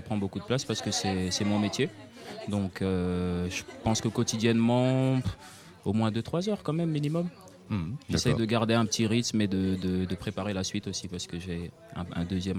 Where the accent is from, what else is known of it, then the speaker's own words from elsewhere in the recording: Kinshasa, DR Congo; also born or lived in Brussels; now in Belgium; Je suis né à Bruxelles en Belgique, mais j'ai vécu la majorité de ma vie à Kinshasa